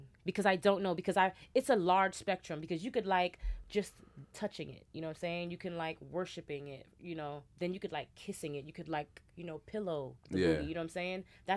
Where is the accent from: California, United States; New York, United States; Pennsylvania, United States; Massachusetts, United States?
New York, United States; I'm from New York